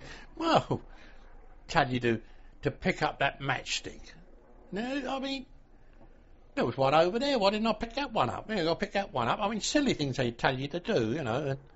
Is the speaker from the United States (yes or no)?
yes; Hartford, United States; he come from Ware, where we came from Hartford, and we knew each other when we used to play football